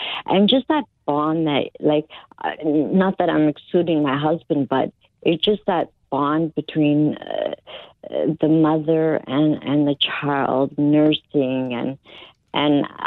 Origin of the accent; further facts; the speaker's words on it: Toronto, Ontario, Canada; Yes, we're from Toronto, Canada.